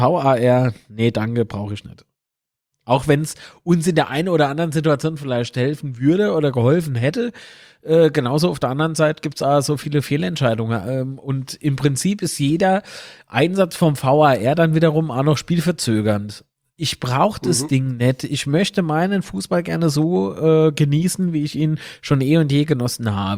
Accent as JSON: {"language": "German", "region": "Rhineland-Palatinate", "country": "Germany", "said": "Ich liebe ihn nicht, weil wahre Liebe als Pfälzer, die gilt eigentlich nur im FCK."}